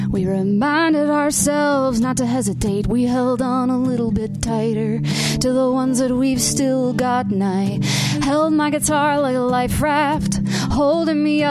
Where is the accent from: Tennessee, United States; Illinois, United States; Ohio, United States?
Tennessee, United States; Memphis; I grew up in Memphis, and so we would go over to Arkansas all the time.